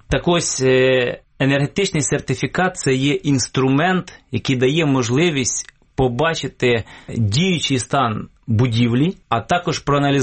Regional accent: Kamianets-Podilskyi, Khmelnytskyi Oblast, Ukraine; це місто Кам'янець-Подільський. До речі, моє рідне місто

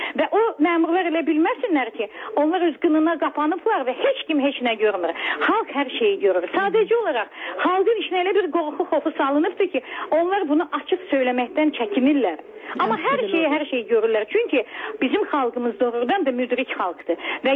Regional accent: Baku, Azerbaijan; mən bugün öz doğma şəhərimdə özümü izqoy kimi hiss edirəm. Çünki mən hiss edirəm ki, mənə hərdən elə baxırlar ki, mən hansı planetdən gəlib düşmüşəm. Bakı həmən Bakı deyil.

